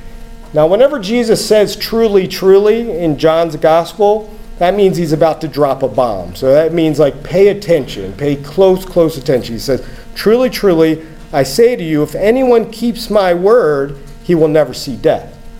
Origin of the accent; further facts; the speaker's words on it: New Jersey, United States; I mean, we're both passionate, so sometimes, you know, we're from New Jersey. We're used to yelling at each other a little, but it's all in love.